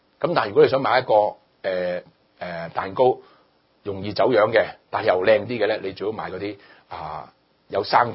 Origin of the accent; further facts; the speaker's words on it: China; 就好似我哋中国人。我哋中國人有個拜神嘅觀念